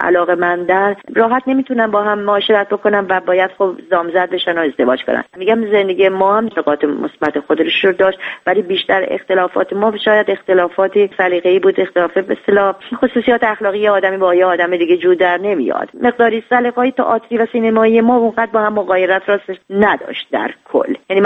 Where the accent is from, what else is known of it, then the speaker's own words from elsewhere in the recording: Iran; moved away as an adult; من از ایران اومدم بیرون، پرونده کار سینمایی من در ایران هم بسته شد.